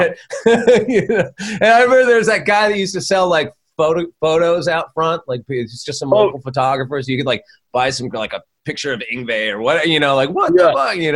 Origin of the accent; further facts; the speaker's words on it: Santa Barbara, California, United States; And I grew up in Santa Barbara, so I was coming down to see gigs at, like, the Country Club and Troubadour and all that stuff.